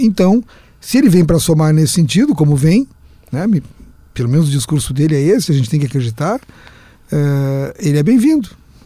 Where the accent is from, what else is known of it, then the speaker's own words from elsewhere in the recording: Porto Alegre, Rio Grande do Sul, Brazil; Não, eu sou de Porto Alegre, eu gosto do sítio.